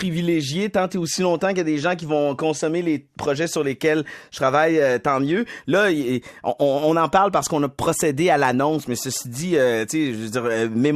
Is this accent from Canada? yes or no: yes; Quebec City, Quebec, Canada; J'ai grandi à Québec